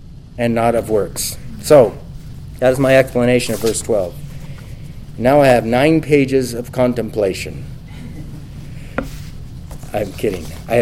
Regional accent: California, United States; I grew up in the Central California. There was dense fog there for 2 months out of the year

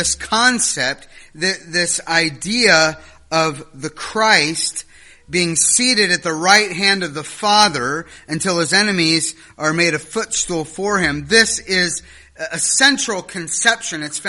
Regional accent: Ohio, United States; I mean, you know, I grew up in Ohio.

